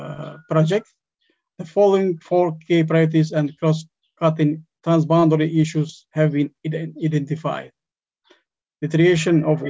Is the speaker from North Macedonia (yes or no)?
yes; North Macedonia; English is a second language; I'm coming from North Macedonia, from Ministry of Environment and Physical Planning.